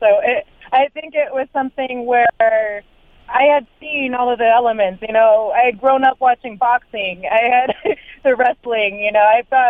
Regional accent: California, United States; I grew up in California.

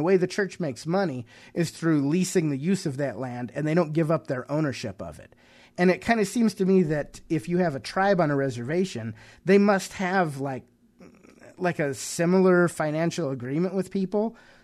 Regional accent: California, United States; also born or lived in New Mexico / Russia; You know, I live in Colorado now, but I grew up in California. I lived out in New Mexico, which that was an experience.

